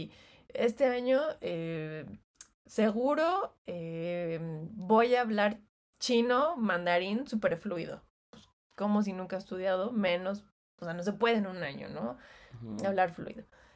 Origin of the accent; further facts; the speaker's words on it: Sinaloa, Mexico; Por ejemplo, en Sinaloa no lo hacemos. Es algo que no se hace